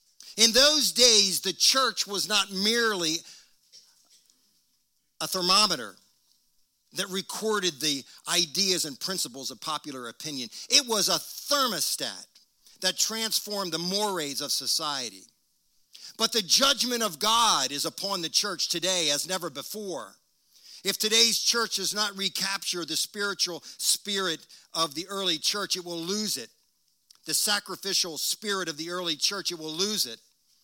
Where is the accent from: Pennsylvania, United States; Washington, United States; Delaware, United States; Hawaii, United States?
Delaware, United States; Wilmington; But generally speaking, as a little boy, 7 years old, growing up in Wilmington, Delaware, it was a pretty safe world for me.